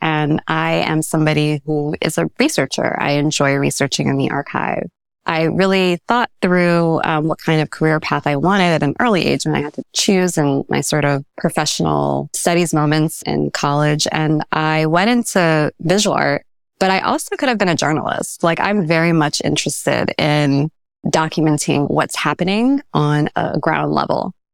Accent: Maryland, United States; I'm about to text my high school art teacher to invite her to a talk I'm giving this weekend in my home state of Maryland.

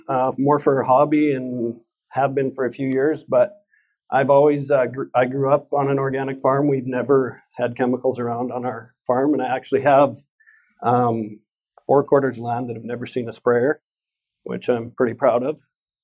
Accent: Sexsmith, Alberta, Canada; I'm from Sexsmith, Alberta. It's in the county of Grand Prairie. Sexsmith in the late 40s was known as the grain capital of the British Empire.

